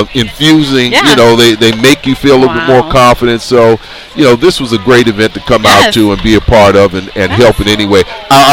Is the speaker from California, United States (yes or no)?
yes; Oakland, California, United States; Guy that I grew up with in Oakland, we got to talk